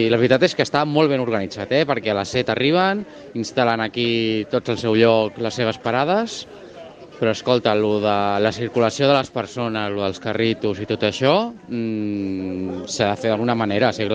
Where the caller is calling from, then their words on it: Parets del Vallès, Catalonia, Spain; de Parets del Vallès.